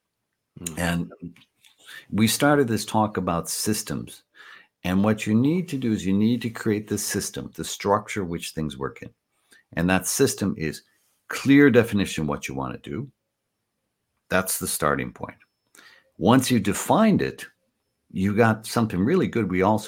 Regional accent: United States; I grew up in America. I believed in the power of everything

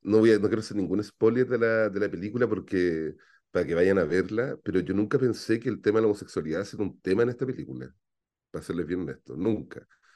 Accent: Chile; moved away; Yo vengo de un tiempo en que los colas éramos arrestados por el hecho de ser cola. Yo por eso me fui de Chile, de hecho.

